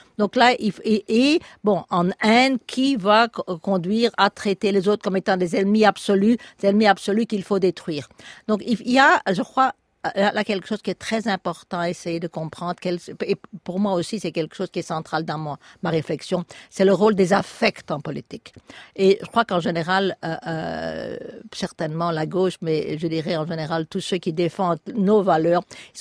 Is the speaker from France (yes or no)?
no; Belgium; now in United Kingdom; j'ai quitté la Belgique il y a 40 ans au moins, et j'ai vécu dans beaucoup d'endroits. Je vis depuis les années 70 en Grande-Bretagne